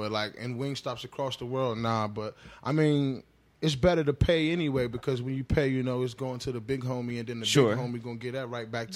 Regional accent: Washington, District of Columbia, United States; he thought I was from Chicago too. And I told him, nah, bro, I'm a DC nigga.

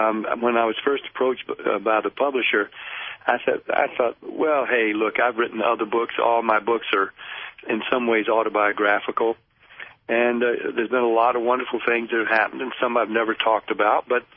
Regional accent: United States; but I'm also an American who's been living through the same times you have

